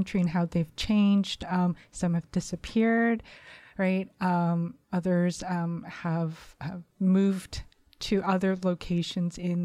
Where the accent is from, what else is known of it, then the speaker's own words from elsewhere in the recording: Montreal, Quebec, Canada; I'm from Montreal.